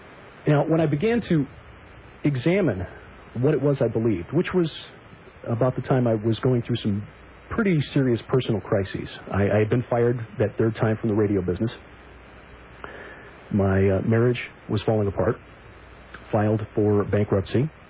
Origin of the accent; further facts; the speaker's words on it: Chicago, Illinois, United States; As a kid growing up in Chicago, just to tell you a little bit about myself, I was kind of odd.